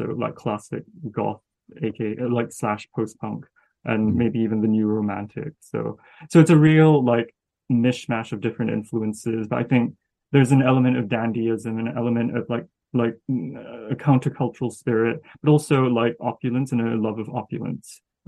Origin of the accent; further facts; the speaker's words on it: Malaysia; obviously growing up in Malaysia.